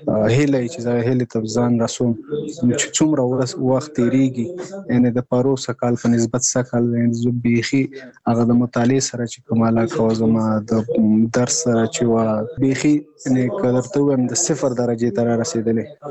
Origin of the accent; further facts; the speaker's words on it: Nangarhar, Afghanistan; now in Kabul, Afghanistan; زموږ کور په ننګرهار کې دی، زه په کابل کې یم